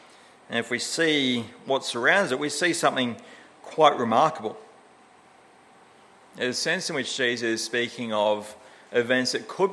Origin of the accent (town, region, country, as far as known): Australia